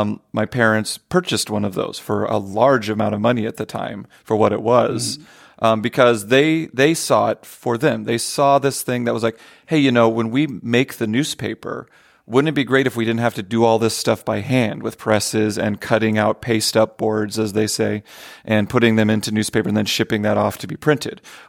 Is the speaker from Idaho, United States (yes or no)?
yes; Idaho, United States; now in Portland, United States; But where I grew up is actually in a state that's next door called Idaho.